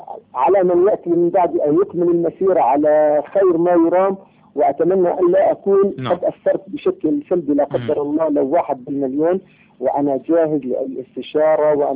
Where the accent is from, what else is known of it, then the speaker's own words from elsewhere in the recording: Palestine; أنا ابن فلسطين